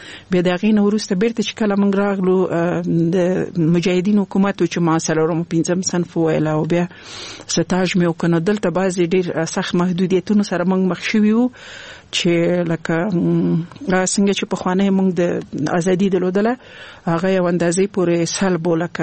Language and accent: Pashto; Laghman, Afghanistan; also born or lived in Nangarhar; زه خپل د لغمان ولایت یم